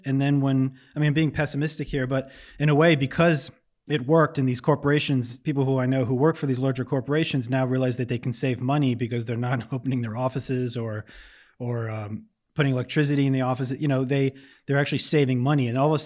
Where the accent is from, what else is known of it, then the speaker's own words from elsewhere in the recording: United States; now in Lausanne, Switzerland; I grew up in the States. Maybe less than 2 years ago, we moved to Switzerland to be closer to my wife's family. And we live in a town, we live in Lausanne, in a country that has amazing public transportation.